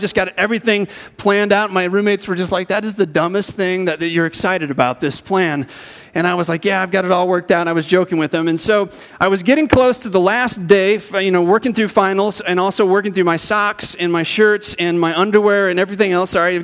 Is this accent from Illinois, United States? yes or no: yes; Rock Island, Illinois, United States; I grew up in Rock Island, Illinois.